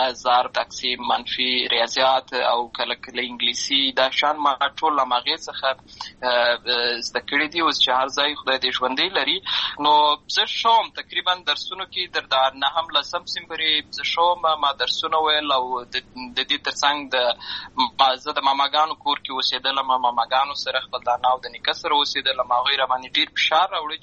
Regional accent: Lashkar Gah, Helmand, Afghanistan; زه په اصل کې د اروزګان ولایت یم، اما زه په هلمند ولایت لشکرګاه کې پیدا شوی یم، همالته لوی شوی یم، همالته مې ښوونځی لوستی ده

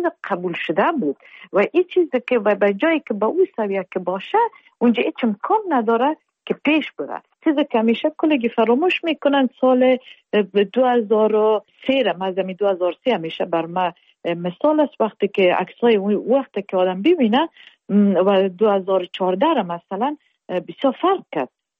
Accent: Afghanistan; ما افغان هستیم

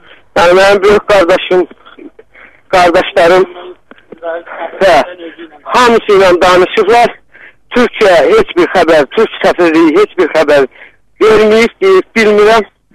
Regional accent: Azerbaijan; Yox, xanım, biz özümüz, mən özüm Cəbrəliyəm. Yəni, o köşkünlərdən...

